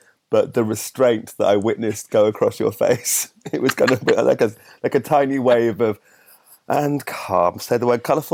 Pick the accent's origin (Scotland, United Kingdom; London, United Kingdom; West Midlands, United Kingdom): West Midlands, United Kingdom; Solihull; because I'm from Solihull in the West Midlands, just south of Birmingham.